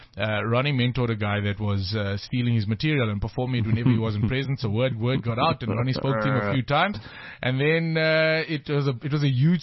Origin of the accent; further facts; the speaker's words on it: South Africa; we are so unpredictable as South African comedians, because we all come from little hubs, which have little cultural influences, so we also very, very different.